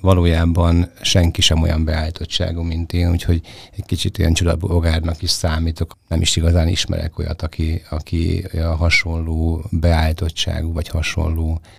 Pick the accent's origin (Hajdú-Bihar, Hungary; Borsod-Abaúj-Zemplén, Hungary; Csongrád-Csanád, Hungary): Hajdú-Bihar, Hungary; Hosszúpályi; Én nem Debrecenben születtem, én Hosszúpályán születtem. Ugye Debrecentől nincs távol ez a falu. Ott nőttem föl. Oda jártam óvodába, iskolába, általános iskolába.